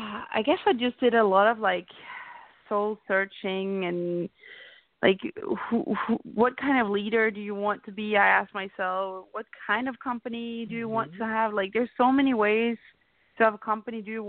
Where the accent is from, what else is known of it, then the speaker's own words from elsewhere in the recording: Denmark; English is a second language; moved away as an adult; now in United States; So first of all, I'm from Denmark. Everybody can probably hear I have a little bit of an accent, even though I have been living in multiple countries and now been in the States for, I guess, on and off for 8 years.